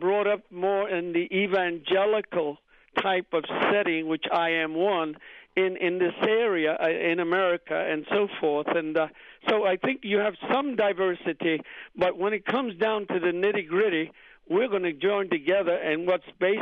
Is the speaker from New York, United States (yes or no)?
yes; New York City, New York, United States; born there; those of us who were born here, I was born in Spanish Harlem, don't have a big problem as far as immigration.